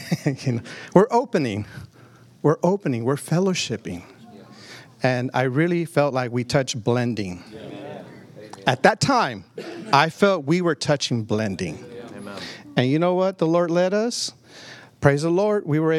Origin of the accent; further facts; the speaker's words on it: Austin, Texas, United States; I'm from Austin, and believe me, there I know many segments of Austin.